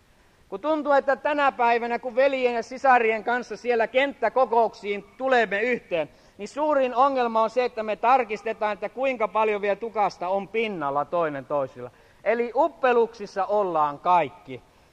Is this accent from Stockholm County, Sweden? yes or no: yes; Stockholm, Stockholm County, Sweden; siirtolaisseurakunnassa Tukholmassa. Niin en mä ole koskaan niin aikaisemmin sitä huomannut, vaikka siinä seurakunnassa olen melkein syntynyt ja kasvanut